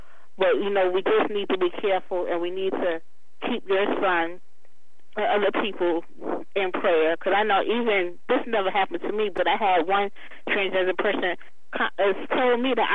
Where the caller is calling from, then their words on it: Macon, Georgia, United States; I'm calling from Macon.